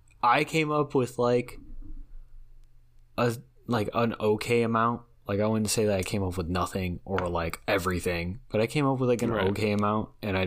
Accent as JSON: {"language": "English", "town": "Chicago", "region": "Illinois", "country": "United States", "tie": "born or raised there", "said": "I grew up in the Chicago area. It's just one of those things. You grow up here, you have it"}